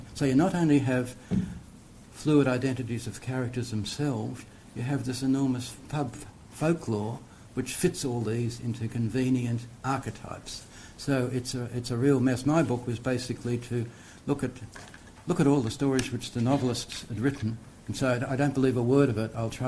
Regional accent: Victoria, Australia; In the part of I come from Gippsland

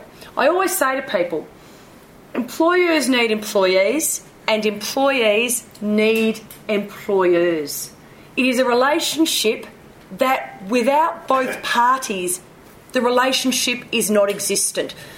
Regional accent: Australia; that would worry me as an Australian

